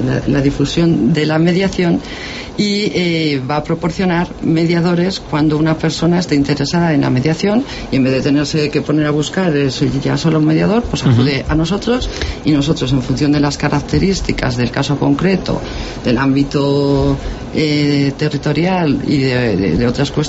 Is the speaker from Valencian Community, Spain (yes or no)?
no; Soria, Castile and León, Spain; born there; also born or lived in Almazán; Sí, y luego viví en Almazán, pero nací en Soria.